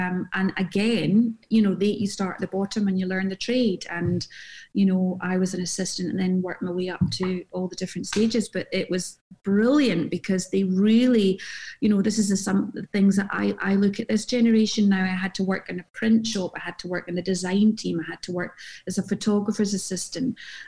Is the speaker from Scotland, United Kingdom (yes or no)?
yes; Glasgow, Scotland, United Kingdom; when I was growing up in Glasgow